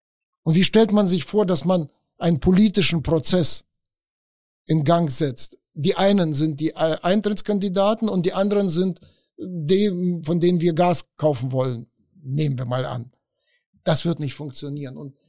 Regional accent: Russia; und das ist leider für mein Heimatland Russland eine Konzentration auf die Ukraine.

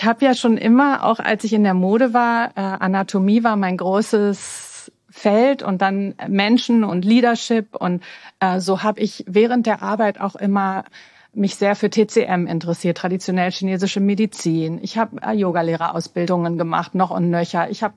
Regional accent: Berlin, Germany; ich bin ja gebürtige Berlinerin, so eine richtig echte Berliner Pflanze. Mhm. Bin am Kotti groß geworden

